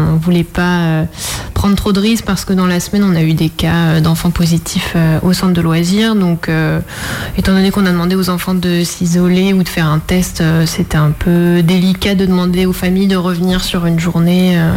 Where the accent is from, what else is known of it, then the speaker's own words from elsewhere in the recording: Île-de-France, France; now in Vendée, France; Je viens de Seine-et-Marne et c'était un changement de vie pour moi de venir ici.